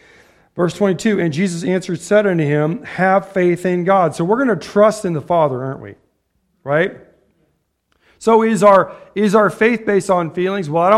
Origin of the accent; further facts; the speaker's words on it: Ottumwa, Iowa, United States; I'm from Tomwa, and right up the road is Mount Pleasant, and right up the road is Fairfield.